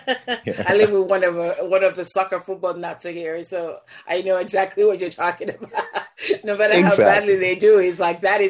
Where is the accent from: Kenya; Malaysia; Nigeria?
Nigeria; now in Boston, United States; I felt the same, you know, because I moved from Nigeria to Boston, and it was sort of the same thing.